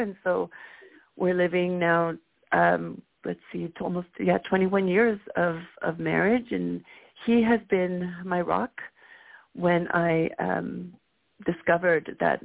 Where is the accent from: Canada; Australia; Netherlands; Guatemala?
Guatemala; now in United States; I'm also from Guatemala